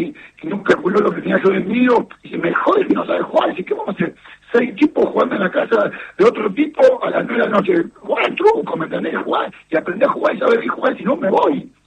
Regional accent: Argentina; porque somos muy, muy argentinos, como nosotros lo adoptamos

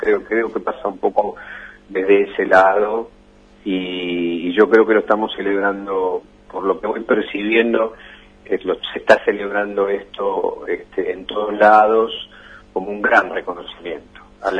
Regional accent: Argentina

